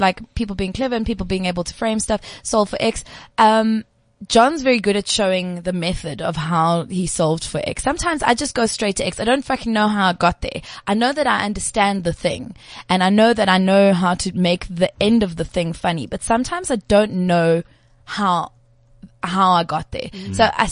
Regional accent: South Africa; It's okay as a South African not to know everything.

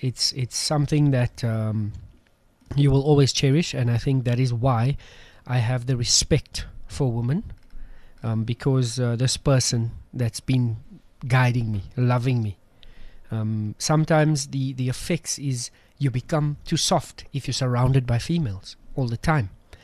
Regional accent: Westbury, Gauteng, South Africa; I come from the Kasi. I come from Nuclear Westbury. Where you grow up, there's certain cultural habits and things that you follow.

